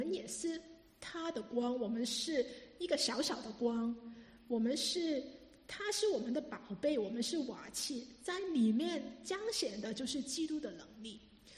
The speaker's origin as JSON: {"language": "Chinese", "country": "China", "said": "我们中国人做这个做得特别好，对不对？"}